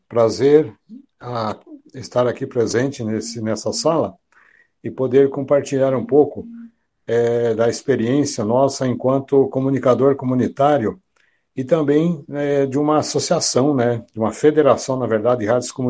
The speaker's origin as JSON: {"language": "Portuguese", "town": "Ponta Grossa", "region": "Paraná", "country": "Brazil", "said": "Aqui no Paraná, aqui eu sou da cidade de Ponta Grossa, né, a 110 quilômetros de Curitiba."}